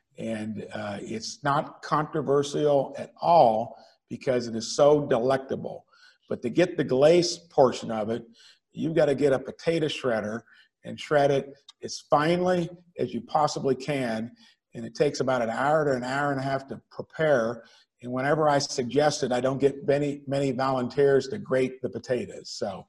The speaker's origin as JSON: {"language": "English", "town": "Jasper", "region": "Indiana", "country": "United States", "tie": "born or raised there", "said": "like in my hometown of Jasper, Indiana, probably the most entrepreneurial place per capita in the state of Indiana"}